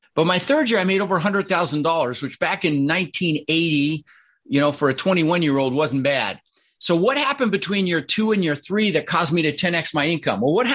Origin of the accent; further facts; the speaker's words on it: Denver, Colorado, United States; also born or lived in Netherlands; I was born in the Netherlands and, you know, in Holland. Think wooden shoes and windmills. And we struggled. We ended up in Denver, Colorado, and we didn't have much.